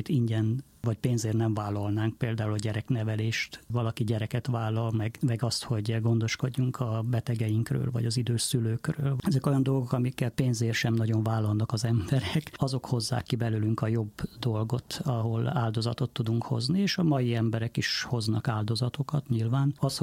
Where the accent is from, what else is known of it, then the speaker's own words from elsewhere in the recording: Transylvania, Romania; én Erdélyből származom